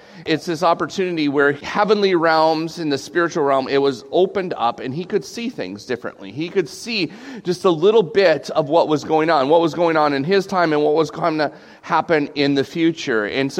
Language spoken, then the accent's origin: English; United States; I'm a pre-tribber because I don't like to suffer, and I'm American.